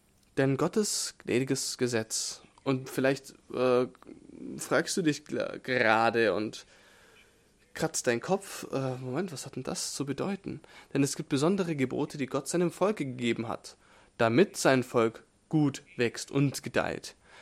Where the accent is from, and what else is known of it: Mississippi, United States; born or raised there; German is a second language